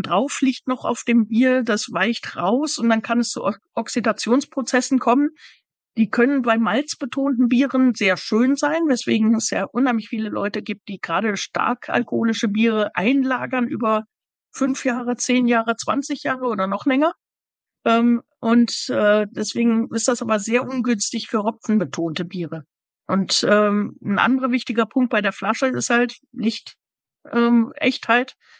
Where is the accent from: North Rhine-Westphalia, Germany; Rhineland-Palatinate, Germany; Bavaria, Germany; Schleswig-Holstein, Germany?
North Rhine-Westphalia, Germany; Düsseldorf; born there; Ich bin ja geboren in Düsseldorf und dementsprechend mit Altbier sozialisiert.